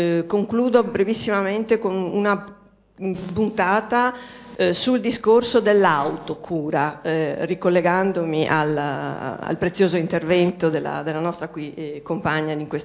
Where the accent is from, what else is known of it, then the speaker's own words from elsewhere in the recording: Mestre, Veneto, Italy; vengo da Mestre, dunque gioco in casa